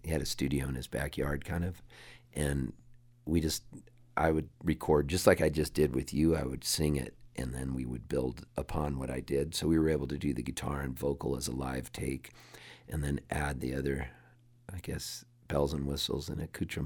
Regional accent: Halifax, Nova Scotia, Canada; born there; I was born in Halifax, Nova Scotia, Canada

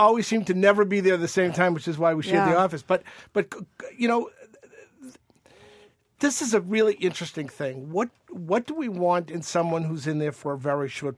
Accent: Malden, Massachusetts, United States; I come from Malden. I've known him literally my whole life

